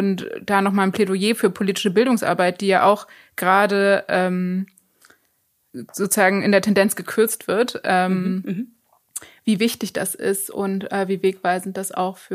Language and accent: German; Nicaragua; now in Germany; Und dann war ich aber erst im Ausland, und zwar in meiner Heimat, Nicaragua.